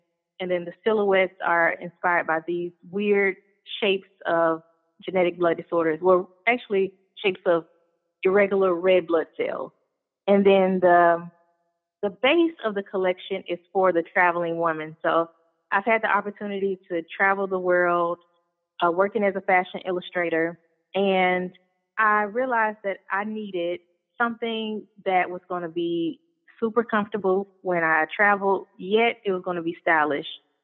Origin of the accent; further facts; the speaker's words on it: Memphis, Tennessee, United States; I'm originally from Memphis, and I am an artist, a fashion illustrator, and also a designer.